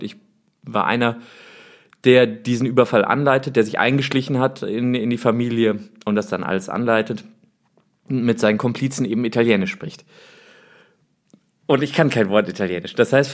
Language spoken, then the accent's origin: German; Bonn, North Rhine-Westphalia, Germany; born there; Spielt in Bonn, meiner Geburtsstadt